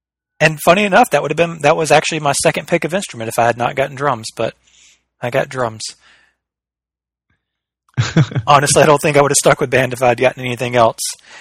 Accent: Alabama, United States; I'm from Alabama, and I don't remember doing line dancing in PE

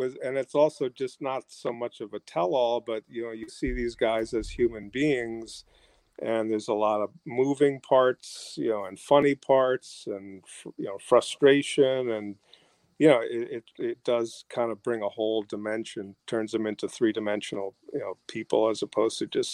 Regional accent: Massachusetts, United States; now in New Jersey, United States; Well, I live in New Jersey. I grew up in Massachusetts, but I'm actually a Braves fan.

